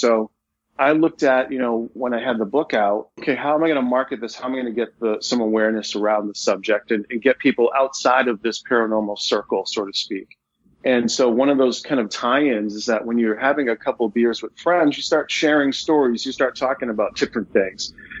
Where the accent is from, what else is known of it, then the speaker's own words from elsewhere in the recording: Leominster, Massachusetts, United States; using apples from Leominster, my hometown where Mossland resides, which is the birthplace of Johnny Appleseed.